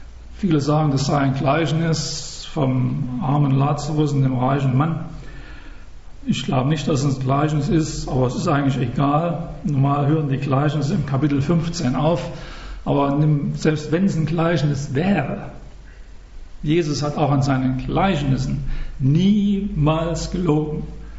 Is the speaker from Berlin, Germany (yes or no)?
no; Saxony, Germany; ich bin ja Sachse, gell?